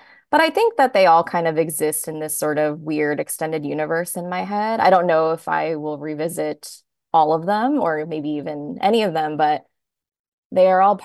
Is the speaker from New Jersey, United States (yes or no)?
yes; New Jersey, United States; also born or lived in New York City; I'm from New Jersey myself. I was actually born in New York City originally, and then my parents moved us to the suburbs of New Jersey when I was really young.